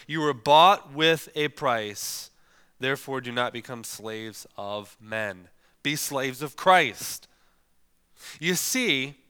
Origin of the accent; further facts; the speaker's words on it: Vassar, Michigan, United States; Where I grew up in Vassar, their high school, their mascot was the Vulcans.